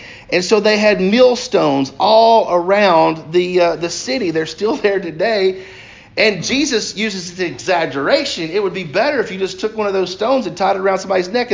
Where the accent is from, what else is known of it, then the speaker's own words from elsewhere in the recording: United States; But you got three chances because I'm an American.